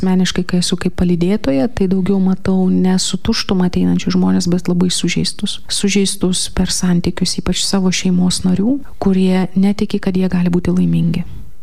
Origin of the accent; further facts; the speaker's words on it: Vilnius, Vilnius County, Lithuania; Esu vilnietė ir gyvenau taip pat Vilniuje. Tik kitame bute